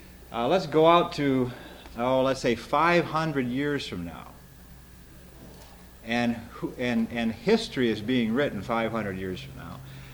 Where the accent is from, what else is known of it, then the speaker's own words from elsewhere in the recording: Kalamazoo, Michigan, United States; I'm from Kalamazoo, Michigan. I'm a pastor of a small Lutheran house church there, about 35 members.